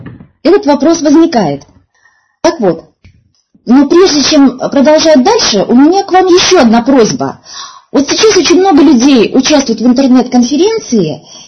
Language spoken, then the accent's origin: Russian; Ukraine; Я выросла на Украине, поэтому, когда я волнуюсь, то, как говорили мои студенты, я хэкаю, то есть вместо буквы «Г» произношу «Г».